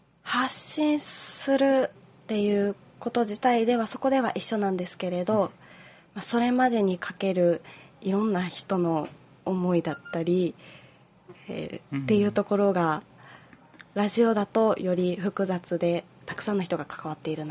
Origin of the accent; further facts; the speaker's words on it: Oita, Japan; now in Kyoto, Japan; 出身はあの九州の大分県です。